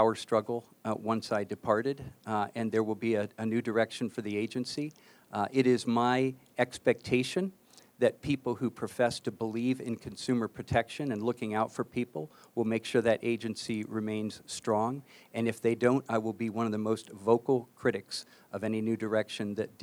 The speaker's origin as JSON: {"language": "English", "town": "Grove City", "region": "Ohio", "country": "United States", "tie": "born or raised there", "said": "This is my hometown, and I never became a creature of Washington."}